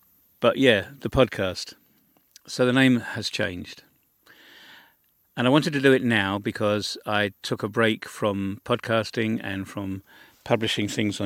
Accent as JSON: {"language": "English", "country": "United Kingdom", "said": "I'm British, and I have fond memories of being on the North Sea coast."}